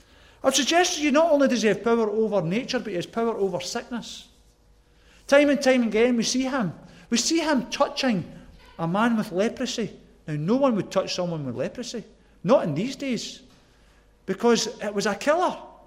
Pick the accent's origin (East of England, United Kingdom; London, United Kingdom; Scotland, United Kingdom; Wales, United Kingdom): Scotland, United Kingdom; Glasgow; accent: Glasgow; And in my broad Glasgow accent, I remember saying